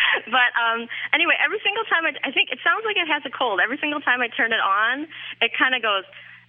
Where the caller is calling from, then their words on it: Normal, Illinois, United States; I'm calling from Normal, Illinois.